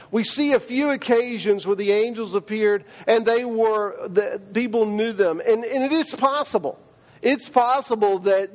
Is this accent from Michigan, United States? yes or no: no; Sullivan, Missouri, United States; I said, well, we are from Sullivan, Missouri, which is just across the river in St. Louis, not too far from St. Louis, from Illinois.